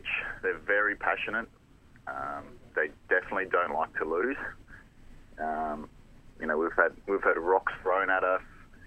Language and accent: English; Australia; being an Aussie